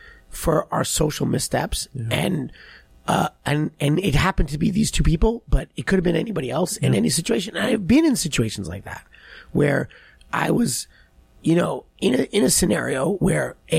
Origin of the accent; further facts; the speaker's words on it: New York, United States; just it's just part of like, you know, growing up in New York in the 80s, you know, it was crazy.